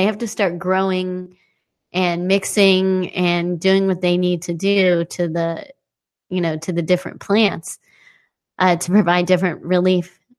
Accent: United States; you know, I'm an American, and if I know that this is good for me

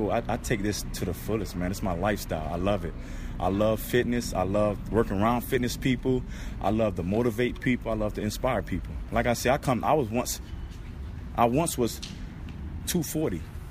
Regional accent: Miami, Florida, United States; Wow, I'm out of Miami, Florida.

